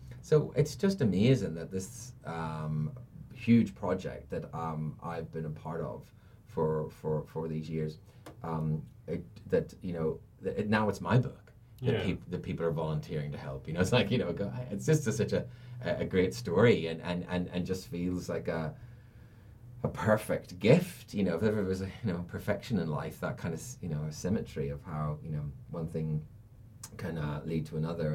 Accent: Ireland; moved away; we don't do things like that. We just, because we're Irish, you know.

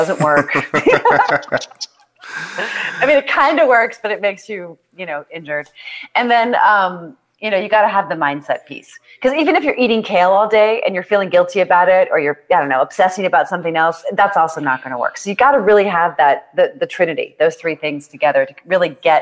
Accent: Washington, District of Columbia, United States; also born or lived in New York City / Europe; after I grew up in Washington, D.C., the suburbs, I went to New York City, and then I moved to Europe. So I lived in Europe for 10 years

